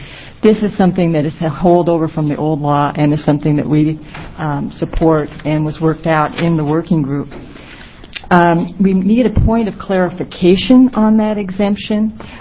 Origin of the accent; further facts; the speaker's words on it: Newport, Oregon, United States; from Newport, Oregon, and I represent the Oregon Library Association.